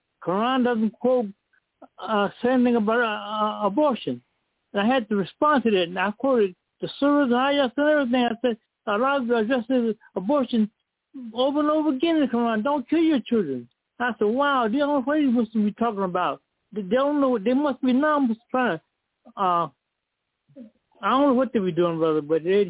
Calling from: Rockford, Illinois, United States; Speaking about social media, brother … from Rockford, Illinois.

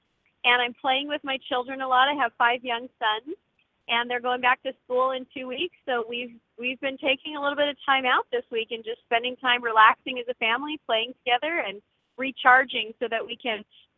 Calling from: Georgia, United States; Well, I'm calling from Northeast Georgia

